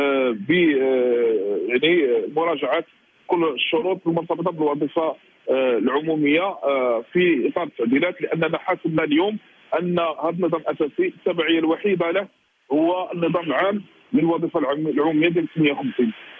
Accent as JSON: {"language": "Arabic", "country": "Morocco", "said": "حنا كنتمناو من كل قلوبنا حنا كمغاربه وكمواطنين"}